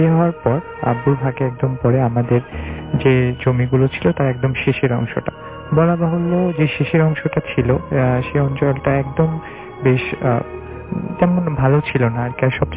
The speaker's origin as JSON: {"language": "Bangla", "town": "Bogura", "region": "Rajshahi Division", "country": "Bangladesh", "tie": "born or raised there", "said": "বগুড়াই বড় হয়েছি। জন্মসূত্রে আমরা বগুড়ার বাসিন্দা, বগুড়াই ছোটবেলা থেকে বড় হয়েছি।"}